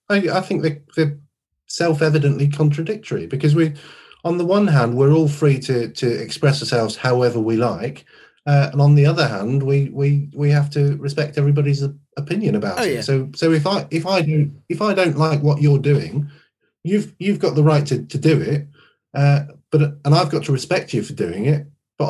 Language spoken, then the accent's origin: English; United Kingdom; maybe that is a British value, that what we aspire to be, as British people, is going around tolerating people, and maybe we tolerate too much